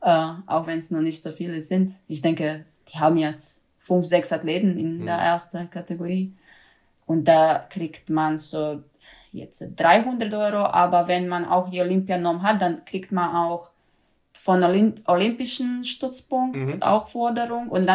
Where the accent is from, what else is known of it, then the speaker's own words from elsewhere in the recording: Zagreb, City of Zagreb, Croatia; German is a second language; Zagreb. Hauptstadt.